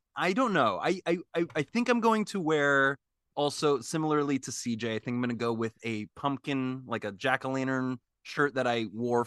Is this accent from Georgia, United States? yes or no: no; Kansas, United States; I mean, we're from Kansas, so there was that kind of like, it was a little like, I don't know, y'all. We're 20 minutes from where that first murder happened.